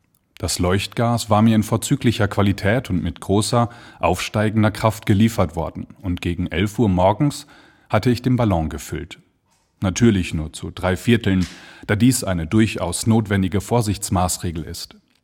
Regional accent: Münster, North Rhine-Westphalia, Germany; now in Munich, Germany; Ich komme aus Münster, wohne aber in München

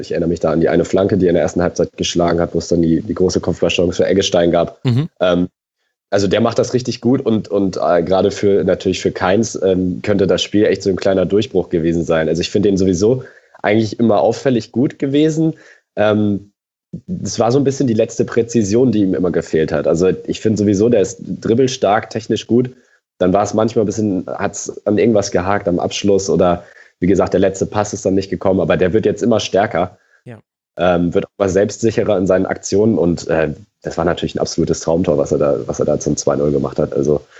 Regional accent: Hamburg, Germany; das sage ich ja als Hamburger jetzt nicht unbedingt gerne.

